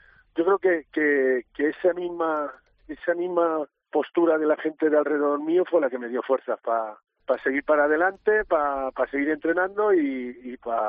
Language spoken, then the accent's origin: Spanish; Madrid, Community of Madrid, Spain; probablemente me vuelvo otra vez a mi barrio, a mi Racing Villaverde, que yo soy de Villaverde Bajo.